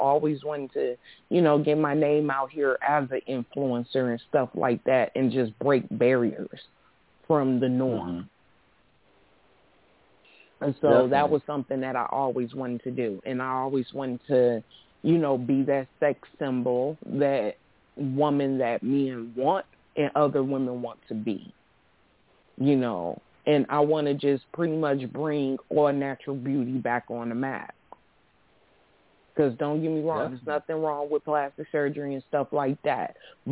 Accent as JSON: {"language": "English", "town": "Milwaukee", "region": "Wisconsin", "country": "United States", "tie": "born or raised there", "said": "Well, I'm from Milwaukee, born and raised my whole life."}